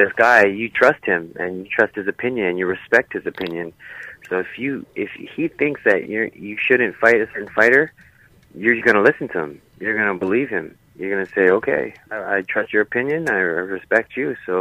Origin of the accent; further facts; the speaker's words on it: Philippines; well, I'm Filipino. I don't know if you guys know anything about Filipino food.